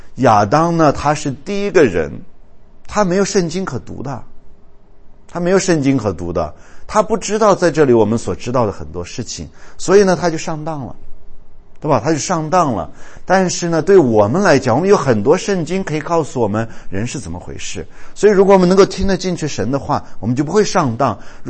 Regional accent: China; 所以呢我们中国人好像基本上也能够相信这一点啊

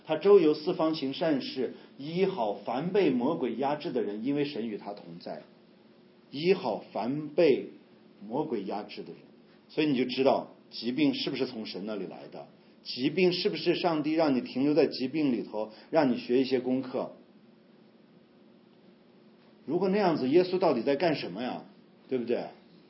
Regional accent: China; 然后一生用我们中国人的话说辛辛苦苦，对不对？

